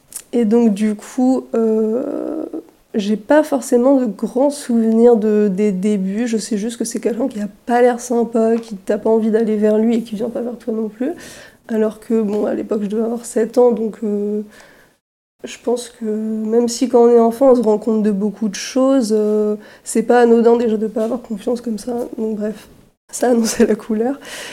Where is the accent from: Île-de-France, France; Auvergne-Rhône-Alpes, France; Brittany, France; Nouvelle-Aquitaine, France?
Brittany, France; Lannion; also born or lived in Spain; Je suis née en Espagne, mais j'ai fait toute ma vie en France. Et j'étais sur Lannion, dans les Côtes d'Armor, du coup, avec mes parents